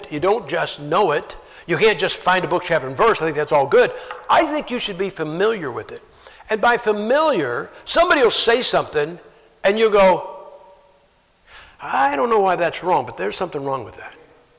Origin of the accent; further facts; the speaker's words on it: Ohio, United States; now in Idaho, United States; You know, like I'm from Ohio. We live in Idaho